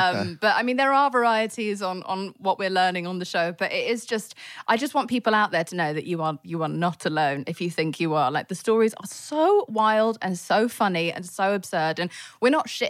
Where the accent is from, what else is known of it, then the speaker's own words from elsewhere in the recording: England, United Kingdom; I'm English